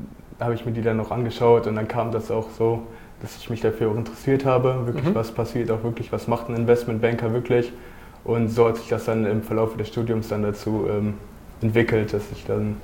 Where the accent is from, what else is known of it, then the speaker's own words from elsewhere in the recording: Cologne, North Rhine-Westphalia, Germany; Ja, ich komme aus Köln. Ich bin da zur Schule gegangen.